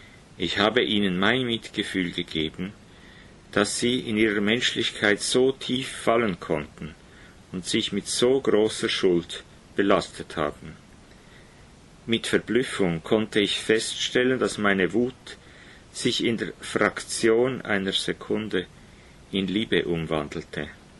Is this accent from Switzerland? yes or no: yes; Switzerland; Ich bin Schweizer und kannte das Ausmaß der Bombardierung nicht.